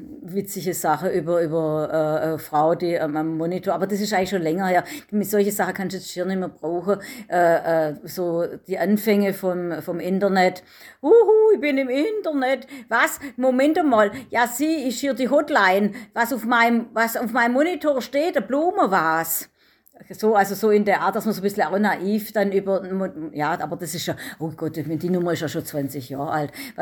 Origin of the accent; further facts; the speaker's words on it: Stuttgart, Baden-Württemberg, Germany; accent: Stuttgart Swabian; Ich habe schon ein bisschen weichgespültes Stuttgarter Schwäbisch